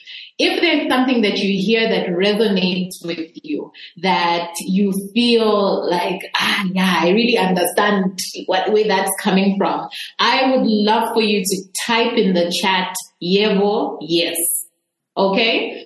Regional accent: Copperbelt, Zambia; also born or lived in Osaka, Japan; I grew up on the Copper Belt. I was born in Osaka, but I grew up on the Copper Belt. And I grew up with my mom and my sister.

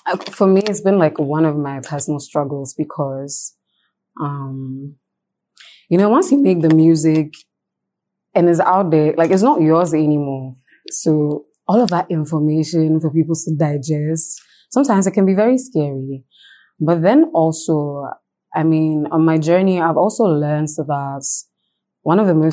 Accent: Ghana; like, the most iconic representation of, like, female arts growing up in Ghana, yeah.

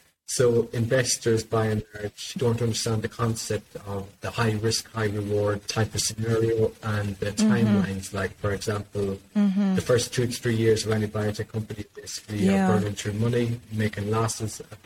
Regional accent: Ireland; I'm originally from Ireland.

